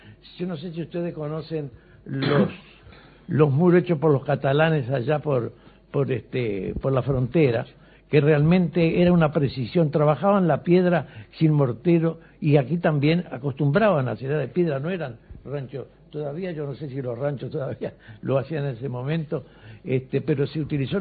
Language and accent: Spanish; Canelones, Uruguay; Montevideo y Sauce y Canelones, por eso somos canarios, procedemos.